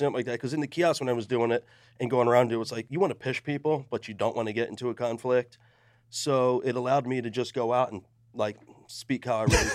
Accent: Philadelphia, Pennsylvania, United States; the Philly character, because I'm from Philly.

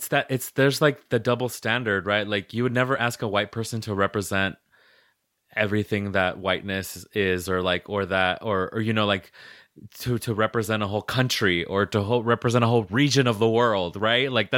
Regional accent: Puerto Rico; first language es; English is a second language; now in United States; I grew up in Puerto Rico and haven't spoken Spanish regularly in so long. I moved to the US in 1996.

